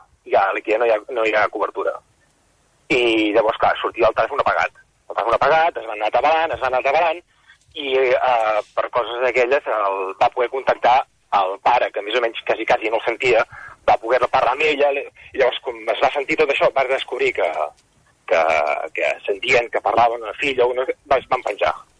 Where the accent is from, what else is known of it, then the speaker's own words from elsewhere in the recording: Cabrera de Mar, Catalonia, Spain; Jo sóc de Cabrera de Mar i ahir tenia un dinar familiar